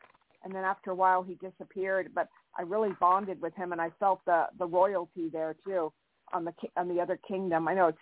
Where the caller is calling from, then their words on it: California, United States; Hi, Claire Candy. … I'm in California.